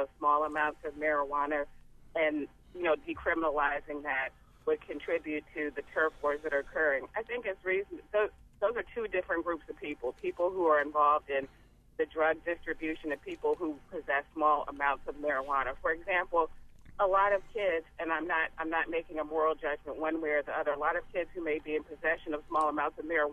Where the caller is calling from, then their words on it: Baltimore, Maryland, United States; I'm calling from Baltimore City, and I work in education